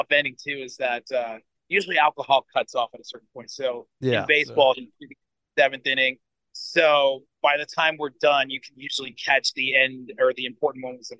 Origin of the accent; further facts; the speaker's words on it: New York, United States; now in Philadelphia, United States; Well, I grew up in New York, so that's why City Field is so special to me. But I live in Philadelphia.